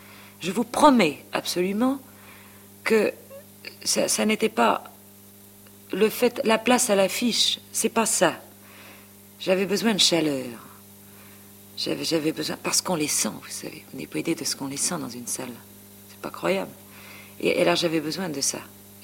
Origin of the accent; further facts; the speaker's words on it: Paris, Île-de-France, France; Je suis une femme de faubourg. Je suis née à Ménilmontant. J'ai été à l'école à Ménilmontant. J'ai été élevée à Ménilmontant. J'y suis restée jusqu'à 23 ans, quand je me suis mariée.